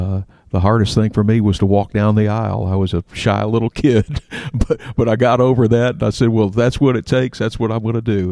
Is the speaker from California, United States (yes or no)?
no; Miami, Florida, United States; I grew up in Miami, Florida.